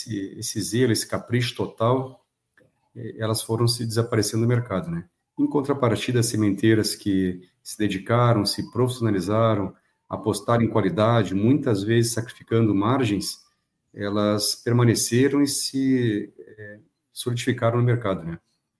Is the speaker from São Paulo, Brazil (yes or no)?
no; Rio Grande do Sul, Brazil; moved away as an adult; now in Cristalina, Brazil; Marcelo, eu sou natural do Rio Grande do Sul, né